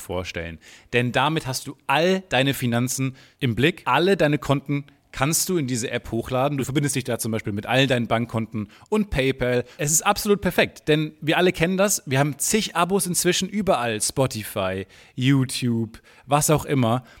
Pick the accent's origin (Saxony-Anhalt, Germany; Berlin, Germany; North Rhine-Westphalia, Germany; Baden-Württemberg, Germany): North Rhine-Westphalia, Germany; Dortmund; Ich habe über Ostern, habe ich in meiner Heimatstadt in Dortmund einen Hochofen, einen Stahlhochofen besucht.